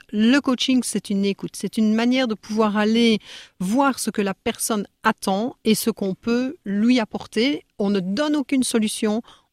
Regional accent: Liège, Wallonia, Belgium; accent: Belgian; now in France; Je viens de Belgique, je viens de Liège précisément. J'ai tout plaqué en Belgique pour venir m'installer dans cette belle région de France en fait.

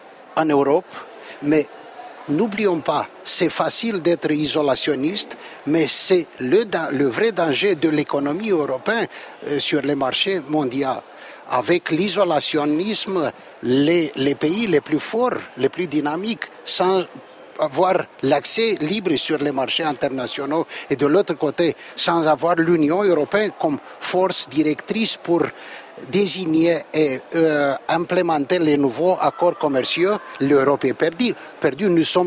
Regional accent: Romania; Pour moi, en tant que Roumain, l'isolationnisme, c'est le pire

